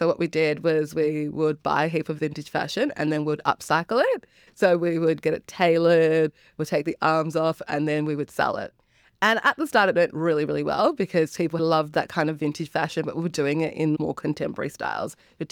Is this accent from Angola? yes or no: yes; Angola; We're not from Kenya, but we are from Angola.